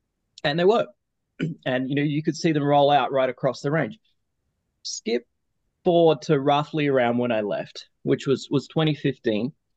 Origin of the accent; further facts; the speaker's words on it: Australia; I'm Australian by background and was working for Toyota Australia.